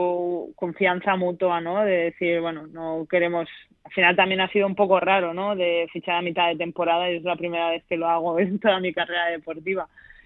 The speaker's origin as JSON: {"language": "Spanish", "country": "Spain", "said": "como las españolas que estaban y que estábamos fuera, pues tengamos ya ganas de volver aquí"}